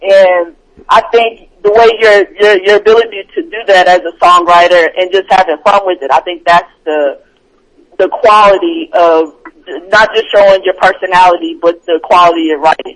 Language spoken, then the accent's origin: English; Oklahoma, United States; Oh, that's got to be a Midwest thing, because I'm from Oklahoma, so we say it just like that.